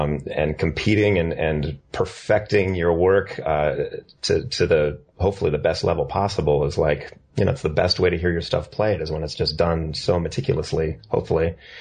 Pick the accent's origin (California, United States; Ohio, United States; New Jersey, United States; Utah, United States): California, United States; Cupertino; Northern. I grew up actually right outside of Santa Clara in Cupertino